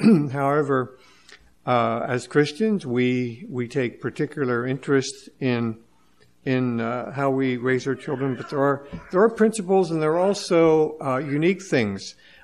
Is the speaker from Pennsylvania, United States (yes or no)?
yes; Pennsylvania, United States; I'm from Seastead, from Lancaster County.